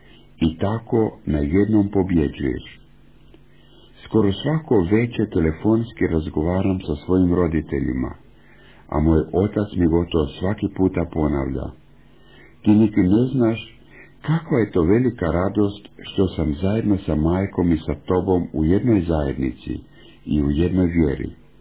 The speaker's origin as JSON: {"language": "Croatian", "country": "Switzerland", "said": "14 godina se molim Bogu da mi dozvoli da dođem k vama propovijedati, jer ja sam Švicarac."}